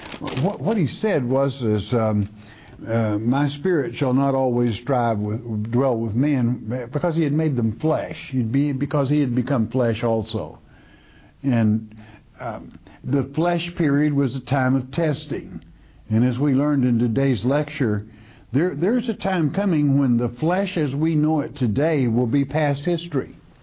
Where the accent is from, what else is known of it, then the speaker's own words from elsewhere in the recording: Oregon, United States; I'm from Oregon.